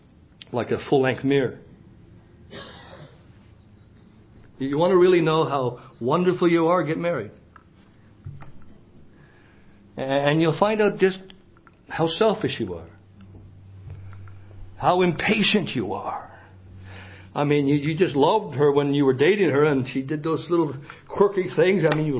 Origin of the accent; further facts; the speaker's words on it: Canada; I'm a Canadian, so I've got to be careful here.